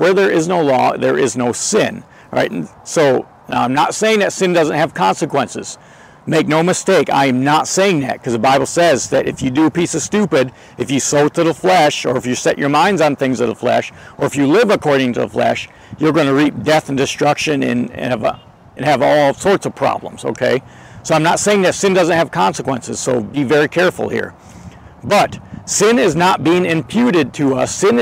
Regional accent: Georgia, United States; And I grew up in South Georgia, and kind of in the swamps of South Georgia.

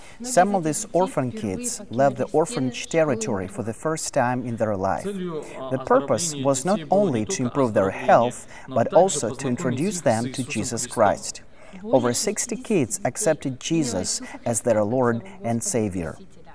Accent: Belarus; English is a second language; We are from Belarus, and we're doing the orphan ministry.

